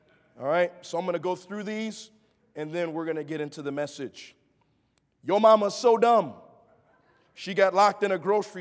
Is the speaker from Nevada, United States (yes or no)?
no; Chicago, Illinois, United States; I was born and raised in Chicago in the projects, and got into a lot of fights.